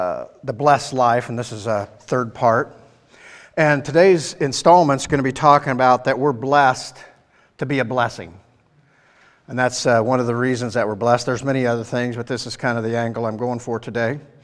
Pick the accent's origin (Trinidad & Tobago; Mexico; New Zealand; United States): United States; But even more so than that, though, being an American, you know, we're super blessed